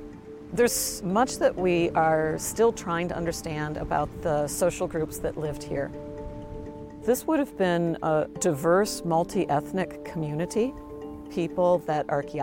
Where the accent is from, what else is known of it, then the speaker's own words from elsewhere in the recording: Wisconsin, United States; I grew up in Wisconsin, and being able to come back here and teach at the flagship university was beyond my wildest imaginings.